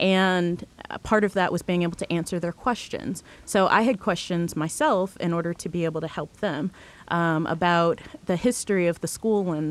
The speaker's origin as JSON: {"language": "English", "region": "the South", "country": "United States", "tie": "born or raised there", "said": "I grew up in the South, I mean, it's Ku Klux Klan"}